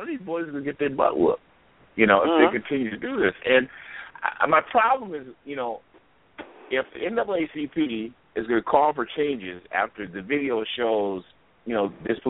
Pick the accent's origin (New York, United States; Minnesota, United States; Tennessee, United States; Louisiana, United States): Minnesota, United States; Minneapolis; I grew up in South Minneapolis, and I know the Neighborhood Youth Corps.